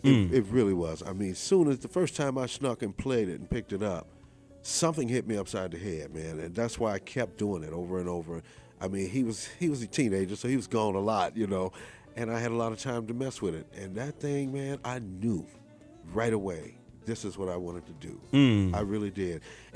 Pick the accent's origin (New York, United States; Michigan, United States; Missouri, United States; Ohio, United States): Missouri, United States; Kansas City; also born or lived in Louisiana; I grew up in Kansas City. I was born in Louisiana.